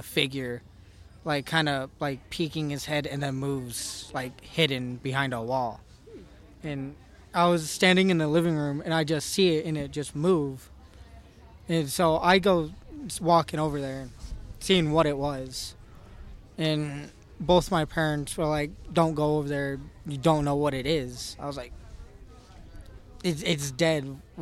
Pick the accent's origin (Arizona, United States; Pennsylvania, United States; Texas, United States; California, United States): Arizona, United States; Bisbee; now in Tucson, United States; I'm from Bisbee, Arizona, currently living in Tucson.